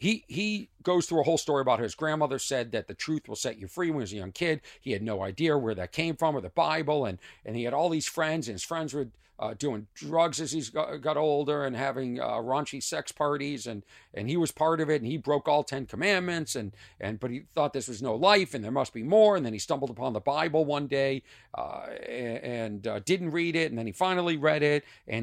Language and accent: English; Boston, Massachusetts, United States; accent: Boston; Sorry, my Boston accent's coming through.